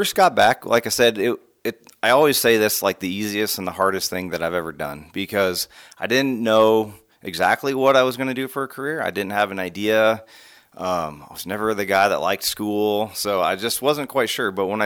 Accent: Bonners Ferry, Idaho, United States; So I was born and raised in Bonners Ferry, graduated high school there.

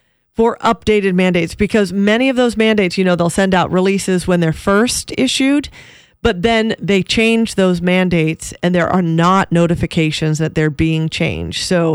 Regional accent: California, United States; I'm from California

